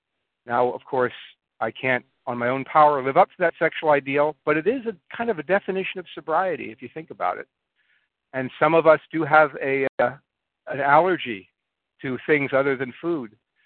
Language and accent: English; California, United States; I'm from the, I'm from the land of Mickey Mouse in Southern California.